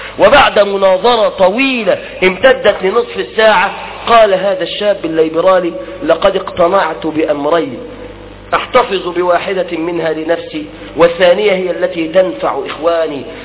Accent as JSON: {"language": "Arabic", "town": "Mansoura", "region": "Dakahlia", "country": "Egypt", "said": "ففي أثناء المرور عندنا في المنصورة على مجموعة من الشباب"}